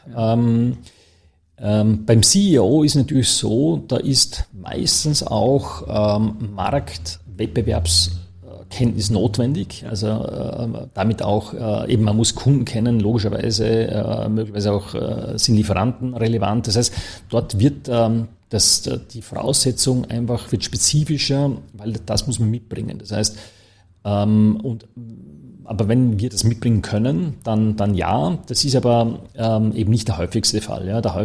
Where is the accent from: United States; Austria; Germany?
Austria; Dornbirn, Vorarlberg; es war natürlich für mich toll als Vorarlberger. Ich bin in Dornbirn zur Schule gegangen